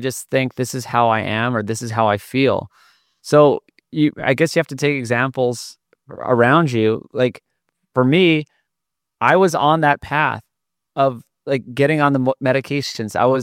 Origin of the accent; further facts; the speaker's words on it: Hawaii, United States; Like my friends I grew up with in Hawaii, they are 40 and they're dads.